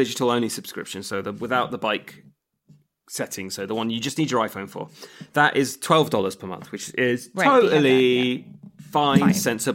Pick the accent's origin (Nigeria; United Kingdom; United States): United Kingdom; England; maybe because I'm English